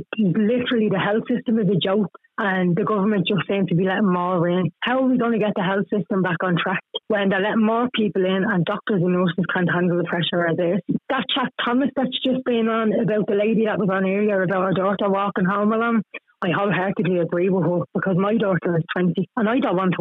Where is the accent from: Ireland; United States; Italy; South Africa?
Ireland; Ballymun, Leinster; Ballymun. I'm from Ballymun.